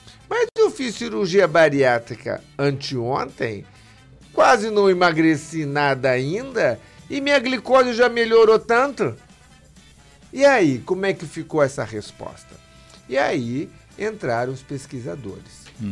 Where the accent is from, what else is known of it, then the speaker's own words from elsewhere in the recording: Curitiba, Paraná, Brazil; born there; Eu nasci em Curitiba.